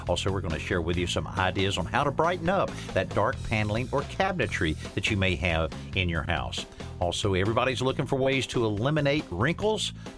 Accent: Marianna, Florida, United States; the shows we did down in my hometown of Mariana, Florida

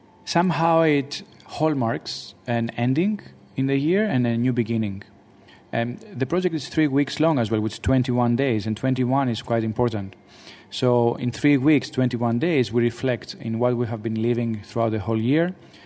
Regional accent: Greece; now in Hong Kong; I am from Greece originally. However, I have been living in Hong Kong for the last 6 years, more or less.

